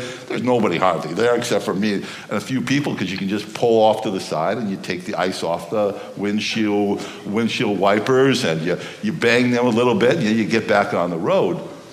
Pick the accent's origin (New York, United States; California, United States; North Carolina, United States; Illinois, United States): Illinois, United States; Chicago; And I was raised in Chicago. I've lived in the North my whole life, and snow, you know, is a part of life.